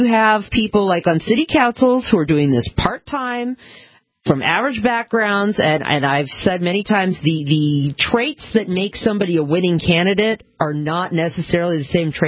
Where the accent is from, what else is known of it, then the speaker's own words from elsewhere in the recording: Bellingham, Washington, United States; My whole neighborhood that I grew up in Bellingham, it's right near downtown. It's not too far from the college.